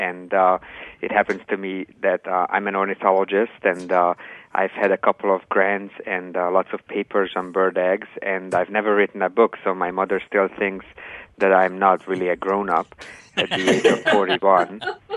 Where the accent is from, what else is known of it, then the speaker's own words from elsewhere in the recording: Hungary; also born or lived in New Zealand; And I'm from Hungary, so I'm used to having my name, which is of Austrian origin, said in many ways